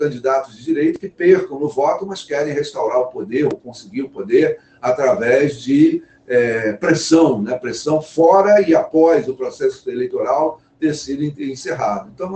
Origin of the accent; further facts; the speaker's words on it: Brazil; eu como brasileiro, simbolicamente, só isso, não votaria